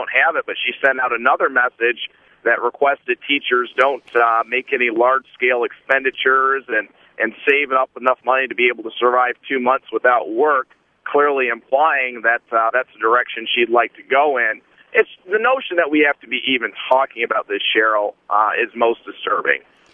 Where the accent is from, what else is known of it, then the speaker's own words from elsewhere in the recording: Grand Blanc, Michigan, United States; I'm from Grand Blanc